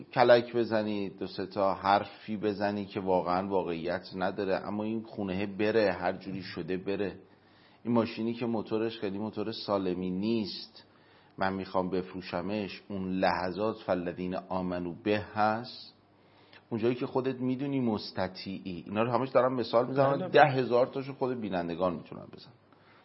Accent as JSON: {"language": "Persian", "country": "Iran", "tie": "born there", "said": "من نسبت به ایرانی بودن خودم تعصب دارم، من زاده این مملکتم، من متعصبم نسبت به ایران"}